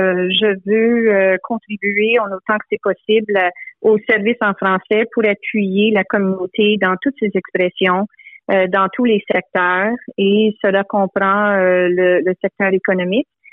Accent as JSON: {"language": "French", "region": "Ontario", "country": "Canada", "said": "en tant que franco-ontarienne"}